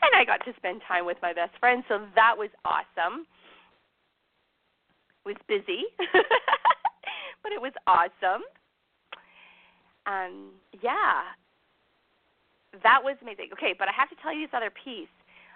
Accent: Canada; because I am Canadian

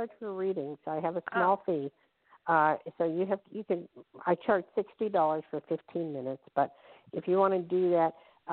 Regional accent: New Jersey, United States; I'm from Jersey. I'm from New York. I know that. I miss it.

